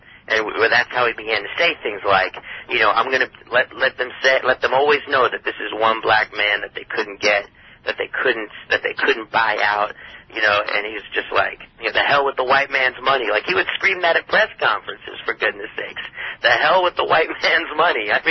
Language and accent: English; Washington, District of Columbia, United States; Washington Wizards basketball team here in my hometown. In Washington, D.C.